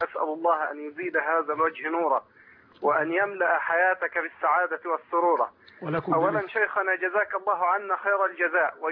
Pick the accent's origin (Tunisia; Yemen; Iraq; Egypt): Egypt; إخواني وأحبابي في بلدي مصر